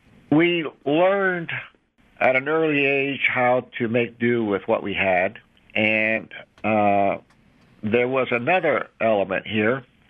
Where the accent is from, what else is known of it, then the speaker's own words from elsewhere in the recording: Salinas, California, United States; growing up in Salinas, we lived on the outskirts of the airport property